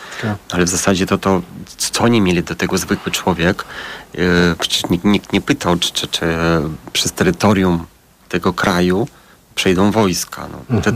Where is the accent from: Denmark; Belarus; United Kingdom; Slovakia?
Belarus; now in Poland; chociaż byłem urodzony w innym kraju, mieszkam w innym kraju, ale to tam dzieciństwo spędziłem na Białorusi.